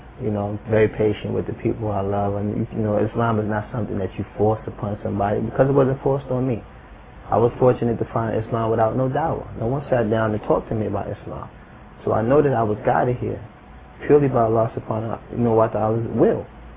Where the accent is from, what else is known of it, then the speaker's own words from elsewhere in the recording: Harlem, New York, United States; I'm born and raised in Harlem.